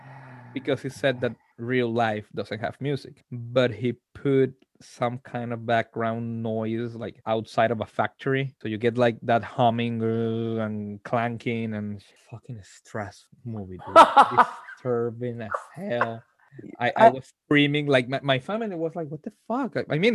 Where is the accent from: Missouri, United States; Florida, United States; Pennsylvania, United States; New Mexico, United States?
Florida, United States; Miami; I'm from Miami, dude. I've told you that before.